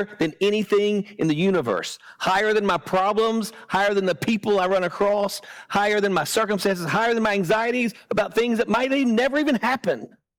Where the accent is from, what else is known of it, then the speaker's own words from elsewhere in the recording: Decatur, Alabama, United States; For me, I grew up in Decatur, Alabama, with a Jewish mom and a lost dad.